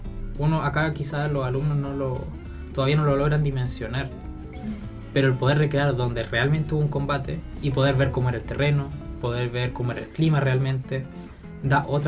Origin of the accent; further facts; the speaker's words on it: Talca, Maule, Chile; now in Santiago, Chile; Y me uní a un grupo acá en Santiago, yo soy de Talca.